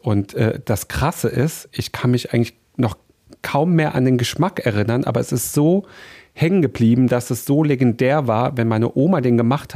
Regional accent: Trier, Rhineland-Palatinate, Germany; accent: Trier; ich habe ein trierisches Wort, das ich, wann immer ich außerhalb von Trier bin und Leute sich anfangen, über meinen Akzent so ein bisschen lustig zu machen

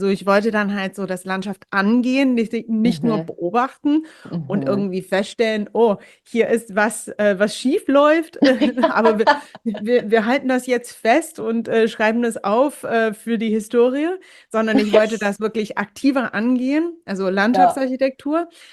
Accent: New Jersey, United States; born or raised there; also born or lived in New Hampshire, United States

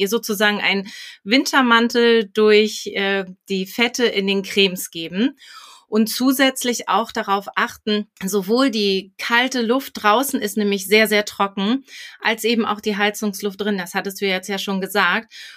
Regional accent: Hamburg, Germany; Ich bin Hamburgerin

